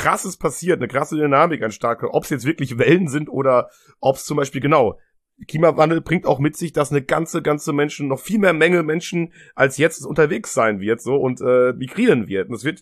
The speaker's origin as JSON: {"language": "German", "country": "Germany", "tie": "born or raised there"}